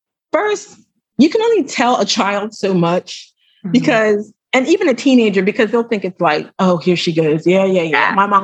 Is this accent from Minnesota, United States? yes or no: no; Pennsylvania, United States; now in Bahamas; I live in the Bahamas right now. I'm from Pennsylvania, but I live in the Bahamas.